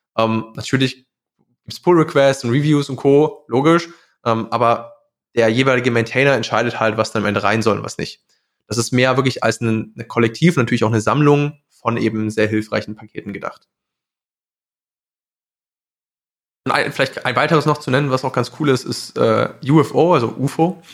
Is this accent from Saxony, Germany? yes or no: yes; Leipzig, Saxony, Germany; der aktuell in Leipzig wohnt, meine Heimatstadt, liebe Grüße gehen raus.